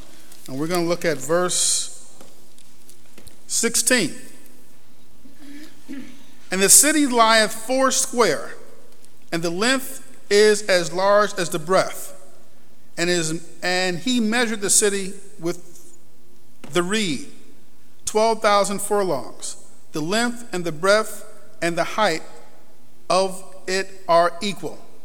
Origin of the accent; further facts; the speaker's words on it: Rochester, New York, United States; I'm from Rochester. When I hop on Interstate I-90, the first sign I see is a sign that says Rochester and Buffalo.